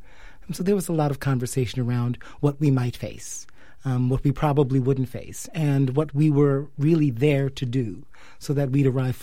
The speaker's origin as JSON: {"language": "English", "region": "New York", "country": "United States", "tie": "born or raised there", "said": "I grew up in New York."}